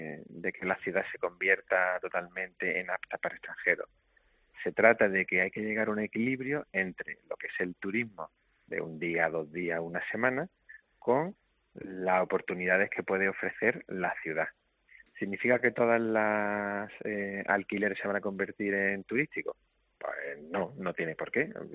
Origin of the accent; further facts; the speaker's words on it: Málaga, Andalusia, Spain; pues es nuestra obligación como malagueños aportar valor a la ciudad y ayudar en la medida de lo posible.